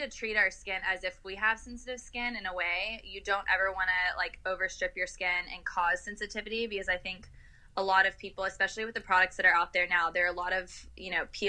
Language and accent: English; Texas, United States; Because I'm from Texas originally, so I just totally shocked my system.